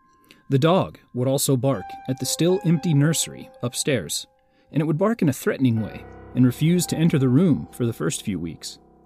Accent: Kansas, United States; one from my home state of Kansas

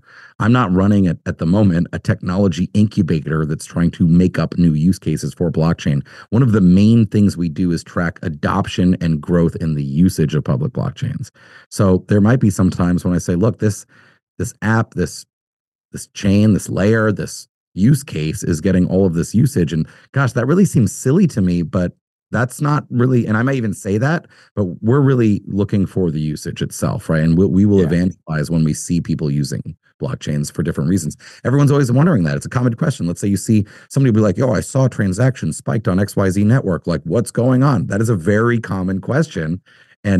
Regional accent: United States; I'm obviously a proponent of, as an American, of America being a strong and prosperous and of course, free nation.

